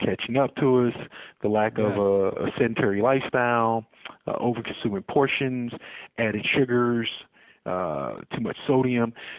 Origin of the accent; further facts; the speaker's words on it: Chicago, Illinois, United States; Born and raised in Chicago, yes.